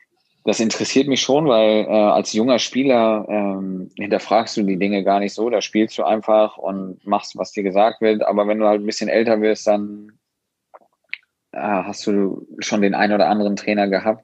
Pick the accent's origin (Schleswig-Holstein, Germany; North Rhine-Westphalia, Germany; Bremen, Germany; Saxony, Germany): Schleswig-Holstein, Germany; Ich als Schleswig-Holsteiner und generell, wir sind aus dem Norden